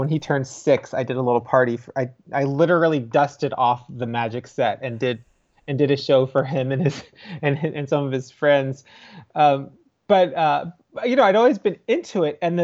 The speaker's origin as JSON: {"language": "English", "region": "New Jersey", "country": "United States", "tie": "born or raised there", "said": "And then growing up on the Jersey Shore, there was a boardwalk and a little amusement park."}